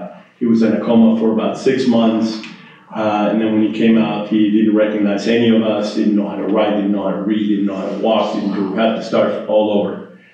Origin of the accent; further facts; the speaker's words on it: Madrid, Community of Madrid, Spain; also born or lived in Mexico City; I was born in Mexico City, but early on we moved back to Spain, where that's where my father's from, and those are my earliest memories is in Spain, in Madrid.